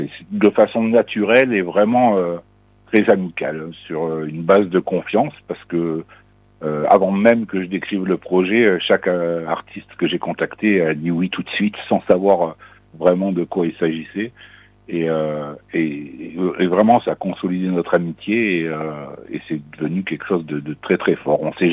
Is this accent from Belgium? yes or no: no; Provence-Alpes-Côte d'Azur, France; now in Versailles, France; je suis originaire du Var